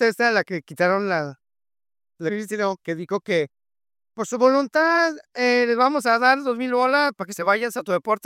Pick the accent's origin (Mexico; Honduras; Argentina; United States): Honduras; Yo soy de Honduras y sigo en espera.